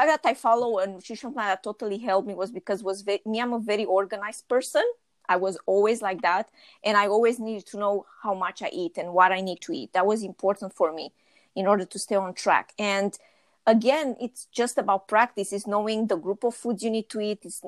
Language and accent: English; Romania; now in Montreal, Canada; Actually, I'm from Montreal. So actually, I'm Romanian.